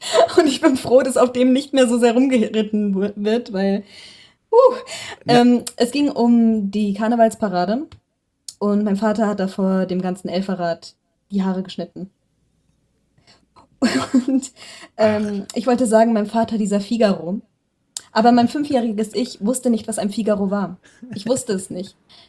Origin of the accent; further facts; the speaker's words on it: Kaiserslautern, Rhineland-Palatinate, Germany; Wir sind die Friseurfamilie in Lautern, also dort, wo ich herkomme gewesen.